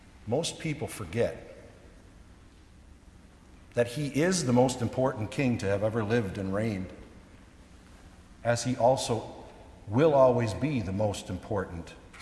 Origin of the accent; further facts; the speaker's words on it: United States; And as an American, I realize we also have customs that surround important people and maybe people holding high offices in our land